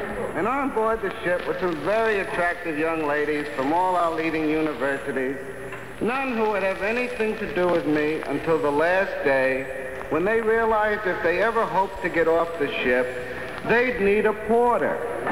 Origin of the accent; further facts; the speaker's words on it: United States; I'm an American. I'm an American. I'll protect you.